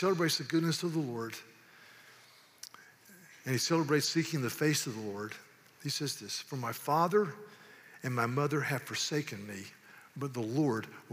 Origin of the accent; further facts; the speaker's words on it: the South, United States; Now, growing up in the South, I had a grandmama